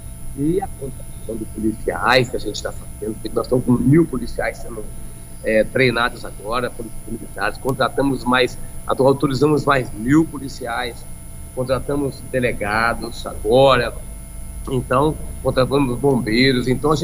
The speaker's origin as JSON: {"language": "Portuguese", "town": "Castelo", "region": "Espírito Santo", "country": "Brazil", "tie": "born or raised there", "said": "lá na minha terra, ontem, minha terra Castelo"}